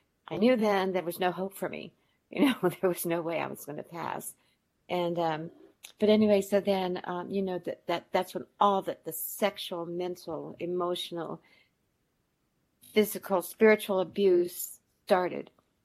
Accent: Colorado, United States; also born or lived in Wyoming; was when I was about 4 years old. And then it was sexual abuse and exploitation until I was 9, and we moved to Colorado from Wyoming.

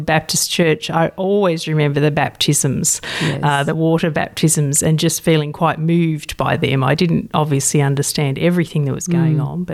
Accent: Blue Mountains, New South Wales, Australia; Grew up mostly in the Blue Mountains, so from when I was six

